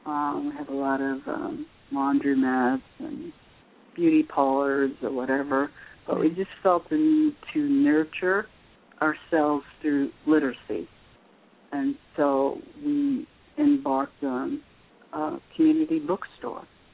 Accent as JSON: {"language": "English", "region": "the South", "country": "United States", "tie": "born or raised there", "said": "During the time when I grew up in the South, we didn't even have a month for Black History Month."}